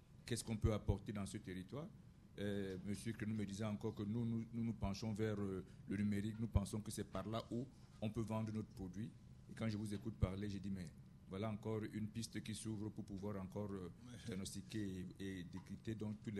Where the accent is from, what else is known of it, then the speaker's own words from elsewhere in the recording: Cameroon; French is a second language; now in France; Vous vous rendez compte, je ne suis pas français, je suis camerounais